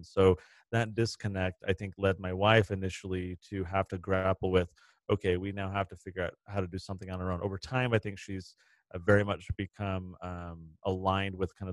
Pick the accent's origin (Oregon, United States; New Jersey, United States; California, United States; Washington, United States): California, United States; San Diego; now in Utah, United States; I grew up in San Diego. I now live in Utah. Very different climates, but I've gotten used to it.